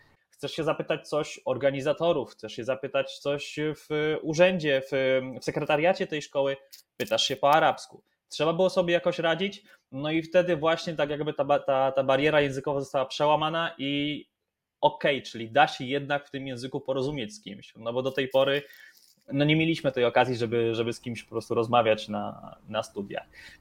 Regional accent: Silesian Voivodeship, Poland; Ja jestem ze Śląska.

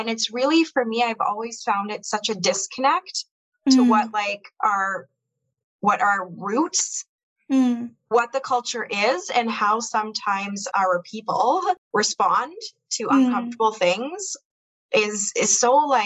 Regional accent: Canada; also born or lived in India; I'm Indian as well, but I've been in Canada for my whole 40. I was born in India, but came here as a baby. So I've been in Canada for 41 years.

